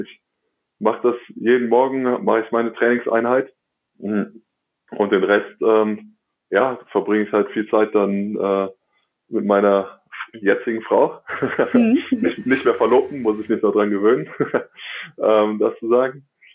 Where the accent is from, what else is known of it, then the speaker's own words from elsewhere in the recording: Cologne, North Rhine-Westphalia, Germany; Ich bin ein Kölner